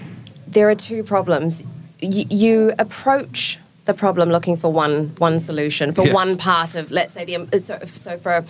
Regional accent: New Zealand; Yes, I am from New Zealand.

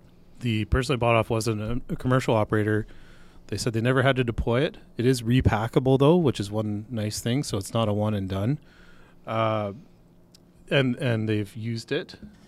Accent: Canada; And as a Canadian, I get a letter of authority saying that I am responsible for the drone

